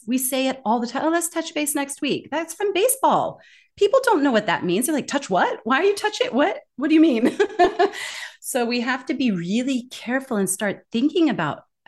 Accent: California, United States; sitting in your living room in my hometown in California, the world's coming to you.

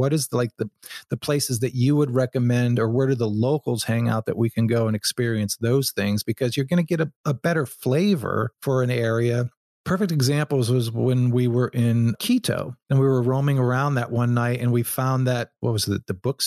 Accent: Seattle, Washington, United States; yeah, we're from Seattle, from the US, but we have been traveling for the last X number of months, years

